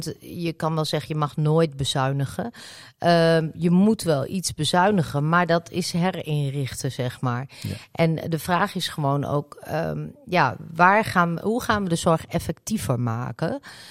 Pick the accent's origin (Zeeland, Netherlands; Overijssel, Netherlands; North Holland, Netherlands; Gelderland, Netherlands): Overijssel, Netherlands; Almelo; ik ben geboren in Almelo en ik woon hier nog steeds